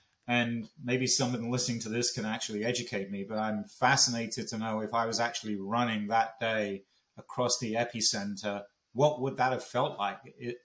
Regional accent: London, United Kingdom; So I grew up in Northwest London, and it was a good childhood.

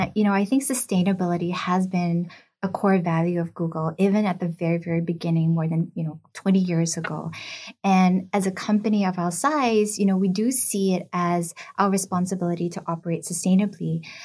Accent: Singapore; Stephanie, as a Singaporean, it always feels so nice when people talk about how beautiful our country is

